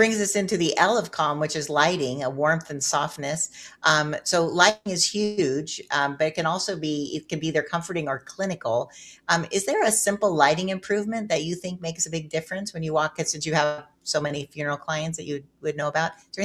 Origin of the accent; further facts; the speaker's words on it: Anaheim, California, United States; I grew up in Anaheim near Disneyland.